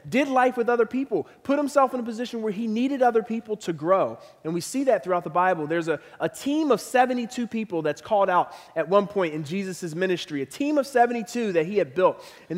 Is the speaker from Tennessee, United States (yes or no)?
no; Philadelphia, Pennsylvania, United States; now in Cincinnati, United States; I learned about this when I moved to Cincinnati from Philadelphia. In Philly, have a lot of family there